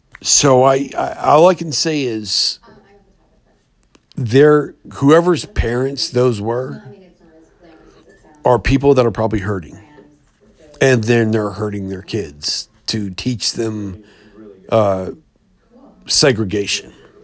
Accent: Germany; I'm from Germany. I'm a Jew from Germany.

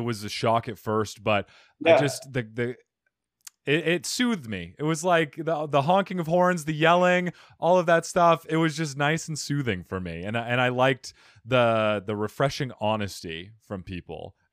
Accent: Cottonwood, Arizona, United States; I grew up here in Phoenix, or grew up in Cottonwood, Arizona, near Sedona

